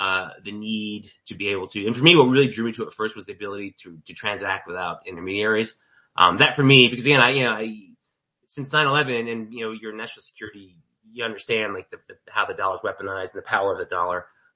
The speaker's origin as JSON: {"language": "English", "region": "New York", "country": "United States", "tie": "born or raised there", "lives_now": "Washington DC, United States", "said": "Yeah, I grew up in New York, but I've been a, you know, I'll use the word creature of the DC area for a long time."}